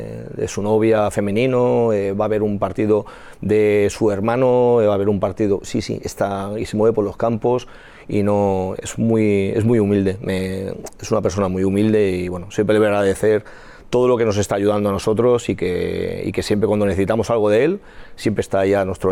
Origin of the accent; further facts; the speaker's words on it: L'Hospitalet de Llobregat, Catalonia, Spain; nosotros somos de Hospitalet y preferimos hacer esto aquí que no tener que irnos a otro municipio